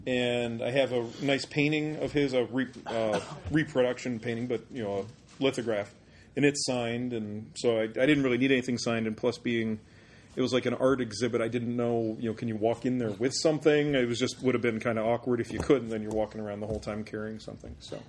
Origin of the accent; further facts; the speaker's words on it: Chicago, Illinois, United States; He grew up in one town over from where I grew up in Chicago.